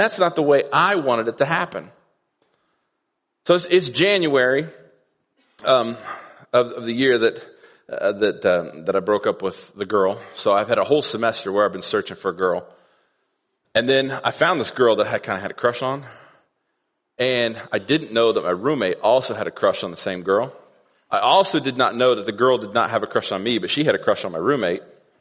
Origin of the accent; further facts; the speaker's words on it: Terre Haute, Indiana, United States; I mentioned that I was from Terre Haute